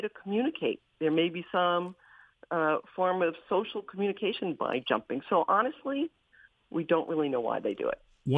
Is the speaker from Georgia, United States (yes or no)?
no; Sudbury, Massachusetts, United States; as a kid, I grew up outside of Boston in this place where there were a lot of woods and streams